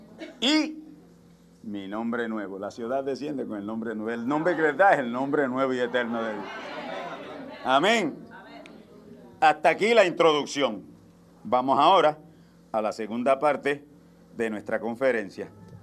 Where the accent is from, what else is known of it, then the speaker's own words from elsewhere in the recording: Gurabo, Puerto Rico; born there; Mire, yo nací en Gurabo. Si yo viviera en Gurabo, me llamaban gurabeño.